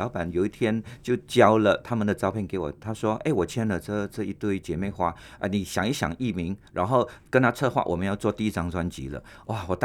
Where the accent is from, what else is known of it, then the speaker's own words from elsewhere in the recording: Southern Peninsular Malaysia, Malaysia; 因为我是在南马长大的，南马的长大的人呢，我们都是看新加坡电视跟听新加坡电台，